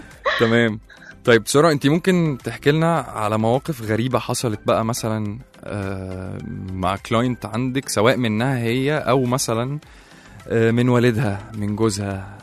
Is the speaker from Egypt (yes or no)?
yes; Egypt; ان احنا كمصريين او القدماء المصريين في وقت الفراعنه كنا احنا من اوائل الحضارات